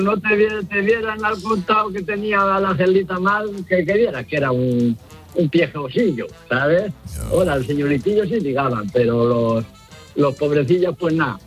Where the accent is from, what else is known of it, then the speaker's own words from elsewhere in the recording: Tomelloso, Castilla-La Mancha, Spain; soy de Tomelloso